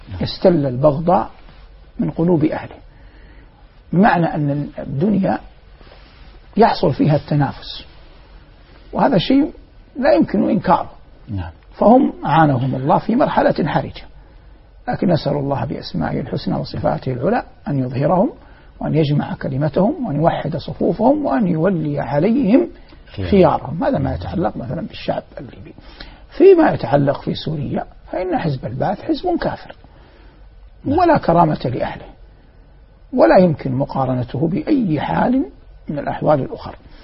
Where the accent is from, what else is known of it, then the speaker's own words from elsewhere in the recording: Saudi Arabia; now in Doha, Qatar; أن أكون في بلد الثاني الدوحة مع اعتزازي العظيم وإجلالي الكبير لبلدي الأم ووطني الغالي المملكة العربية السعودية